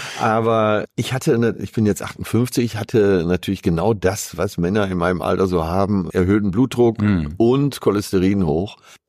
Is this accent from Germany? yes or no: yes; Hamburg, Germany; Ich komme in meine Heimatstadt.